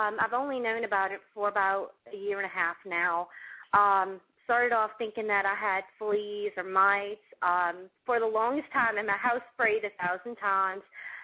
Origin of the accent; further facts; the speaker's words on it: Louisiana, United States; I'm from Louisiana.